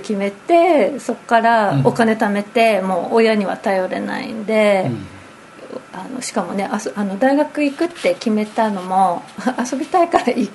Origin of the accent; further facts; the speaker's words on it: Aomori, Japan; 私青森出身で、